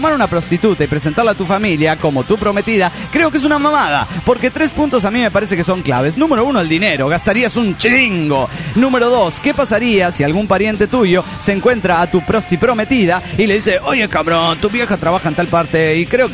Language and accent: Spanish; Guatemala; de Guatemala.